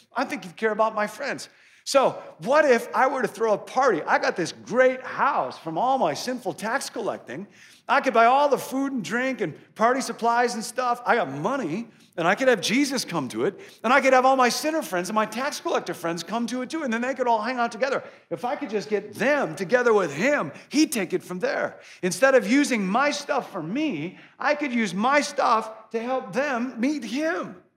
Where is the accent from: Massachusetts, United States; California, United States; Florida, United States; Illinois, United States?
Illinois, United States; I come from Illinois, and in Illinois, you go from being governor to prison, but not the other way around.